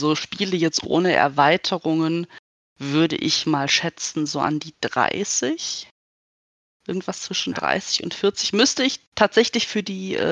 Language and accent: German; Moers, North Rhine-Westphalia, Germany; born there; now in Eifel, Germany; zwischendurch ab und an mal, gebürtig aus Moers am wunderschönen Niederrhein, mittlerweile seit etwas mehr als 10 Jahren in der wunderschönen Eifel beheimatet. Definitiv mittlerweile ein Mädchen vom Land mit knapp 170 Einwohnern im Dorf.